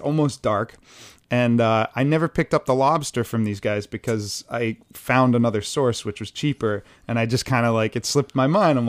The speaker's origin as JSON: {"language": "English", "town": "Boston", "region": "Massachusetts", "country": "United States", "moved": "as an adult", "said": "because I'm from Boston, but when I first came to New York"}